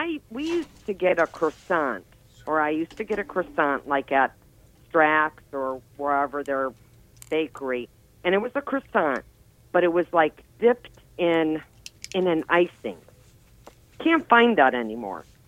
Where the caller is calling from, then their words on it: Crown Point, Indiana, United States; From Crown Point, Indiana.